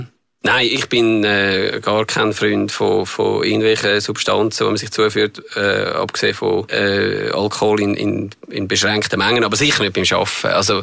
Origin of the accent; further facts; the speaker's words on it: Zurich, Switzerland; Der See, wo man liebt als Zürcher, hoffentlich.